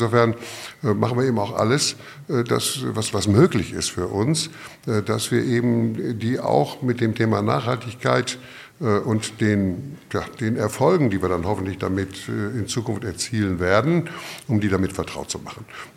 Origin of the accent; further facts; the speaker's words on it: Essen, North Rhine-Westphalia, Germany; also ich bin ja im Ruhrgebiet geboren, wie vorhin gesagt wurde, in Essen auf der Kohle.